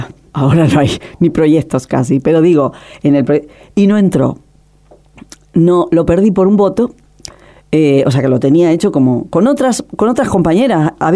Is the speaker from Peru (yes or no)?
no; Guatemala; Yo decía, no se preocupen, si yo vengo de Guatemala, que está mucho peor que Cuba